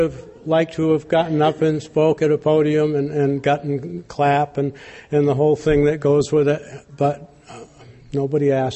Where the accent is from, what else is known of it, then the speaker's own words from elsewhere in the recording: New Hampshire, United States; Only some of you know that I'm from New Hampshire.